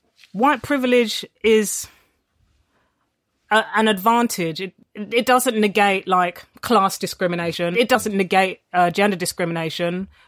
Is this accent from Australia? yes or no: no; London, United Kingdom; we were both two kids with single mums, you know, growing up in South London.